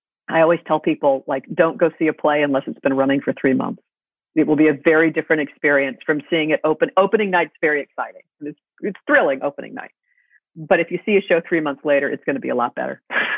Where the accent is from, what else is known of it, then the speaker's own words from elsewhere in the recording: New York City, New York, United States; I'm the daughter of a playwright, and I grew up in the theater, and I grew up in New York City, and I adore everything about it.